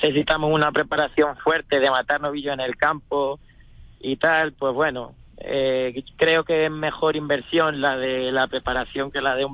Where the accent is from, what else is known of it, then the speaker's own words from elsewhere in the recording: La Puebla Nueva, Castilla-La Mancha, Spain; siempre ha sido muy de su pueblo, ha sido de la Puebla Nueva